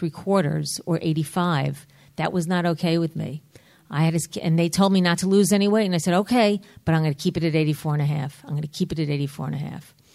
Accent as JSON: {"language": "English", "region": "New York", "country": "United States", "said": "I am from New York. I come from a middle-class Jewish family, very high expectations"}